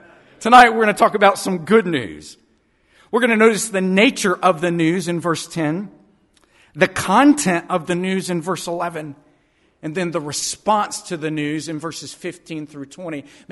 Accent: Texas, United States; and I'm from Texas and I've got one

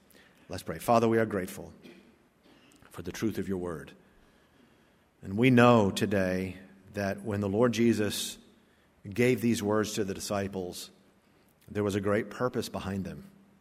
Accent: Wichita Falls, Texas, United States; also born or lived in Norfolk, Virginia; I was born in Norfolk, Virginia, and then my home at that time was a trailer, a mobile home for my grandma lived in. And then we moved to Wichita Falls, Texas.

